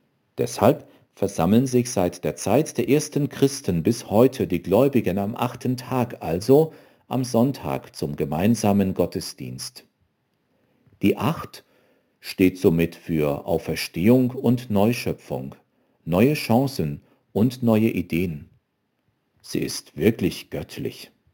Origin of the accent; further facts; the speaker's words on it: Baden-Württemberg, Germany; In meiner Heimat überragt der Letzenberg die Rheinebene.